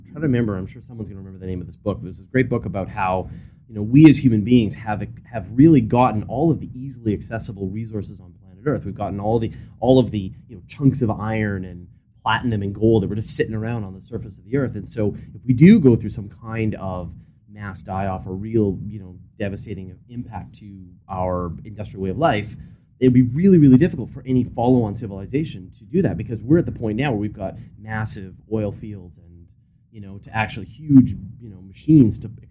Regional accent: Canada; as a Canadian

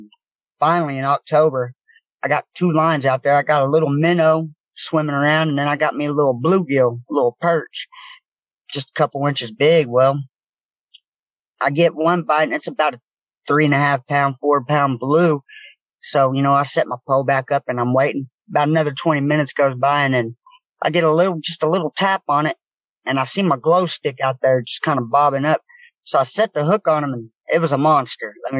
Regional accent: Oklahoma, United States; I'm from Oklahoma. I'm kind of a southern boy.

